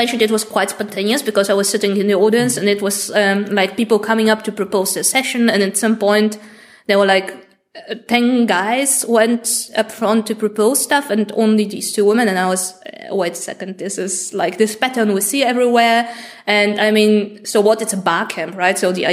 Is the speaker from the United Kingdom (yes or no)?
no; Bulgaria; I come from Bulgaria.